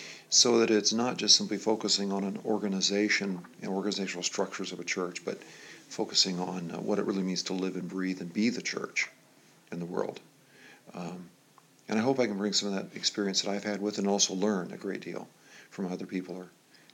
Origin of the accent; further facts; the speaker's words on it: Iowa, United States; both my wife and I grew up in the North Central, or the old Mason City District.